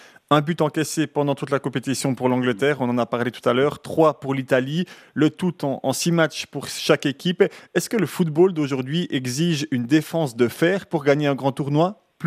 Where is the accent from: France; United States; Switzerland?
Switzerland; surtout en tant que Suisse